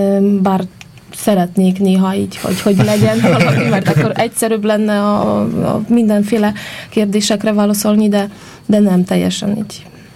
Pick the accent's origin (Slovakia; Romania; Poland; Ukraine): Poland; Kraków, Lesser Poland; Hungarian is a second language; moved away as an adult; now in Hungary; Én krakói vagyok.